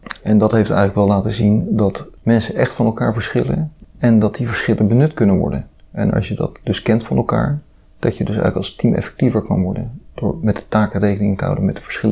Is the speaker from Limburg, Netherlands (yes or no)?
no; Leiden, South Holland, Netherlands; Ik ben geboren en getogen in Leiden